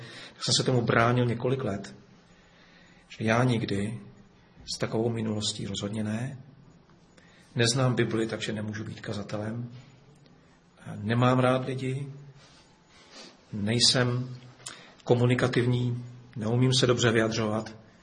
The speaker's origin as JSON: {"language": "Czech", "region": "Moravian-Silesian Region", "country": "Czechia", "tie": "born or raised there", "lives_now": "Prague, Czechia", "said": "Já pocházím z Těšínska, ale bydlím v Praze už nějaký ten rok. Můj tatínek byl kazatelem v církvi vatrské taky, takže jsem vyrůstal v křesťanském prostředí"}